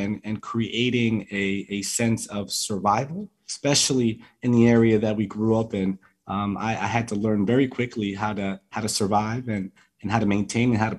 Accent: Colombia; first language Spanish; English is a second language; I came down here actually with just knowing Spanish, even though I was born here. Beautiful memories of growing up in Colombia and with that beautiful culture that's within my DNA.

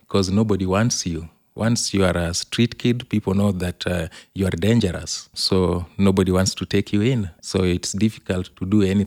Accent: Kisumu, Kisumu County, Kenya; I was born in Kisumu. That's a small town in Kenya, East Africa. My parents lived in the slum, and we were four siblings

